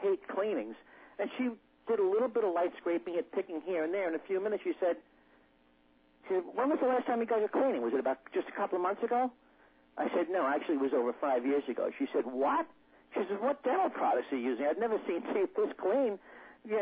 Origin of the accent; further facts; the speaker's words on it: Brooklyn, New York, United States; growing up in Brooklyn with a bus stop right outside the window